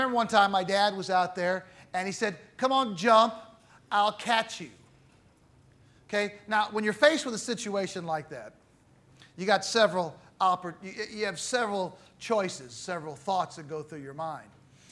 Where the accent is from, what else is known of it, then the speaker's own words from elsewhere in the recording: United States; Now, the town that I was raised in the States, when I was young, there was a swimming pool we'd go to. It was a small town.